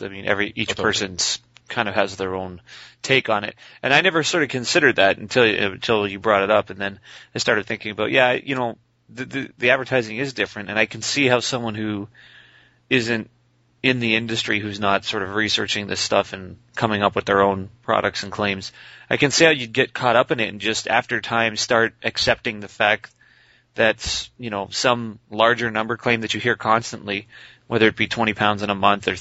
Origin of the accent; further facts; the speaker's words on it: Canada; why Brad and I, as Canadian, as living in Canada and Canadians, kind of view it, I guess, differently or would say different things than our American counterparts